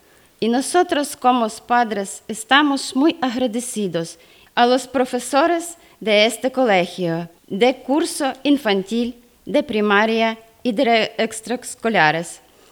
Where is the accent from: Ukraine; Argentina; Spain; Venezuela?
Ukraine; Spanish is a second language; Si me preguntan si echo de menos a mi país, claro que sí. Lo extraño a mi ciudad, a mi casa, a mis amigos. He vivido allí muchos años. Es que el sitio donde naciste siempre está en tu corazón. Y puedo decirlo que ahora más que nunca, porque mi Ucrania